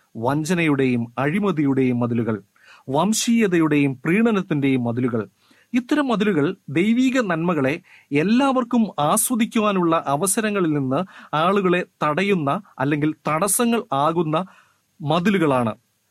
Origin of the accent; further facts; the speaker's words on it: Wayanad, Kerala, India; ഞാൻ വയനാട്ടിൽ നിന്നാണ് വരുന്നത്. അവിടെ കാപ്പി കൃഷി സാധാരണമാണ്.